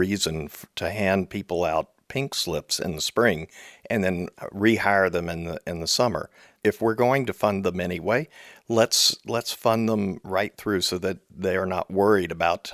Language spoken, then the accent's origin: English; Louisiana, United States; I'm originally from Louisiana.